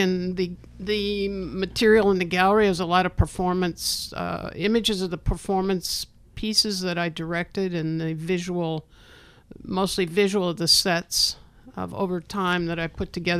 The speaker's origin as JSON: {"language": "English", "town": "New York City", "region": "New York", "country": "United States", "tie": "born or raised there", "said": "all of the classics that Claudia and I grew up with in New York City"}